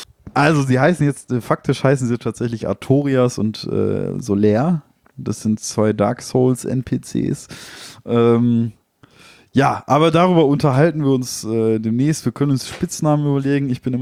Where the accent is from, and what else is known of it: North Rhine-Westphalia, Germany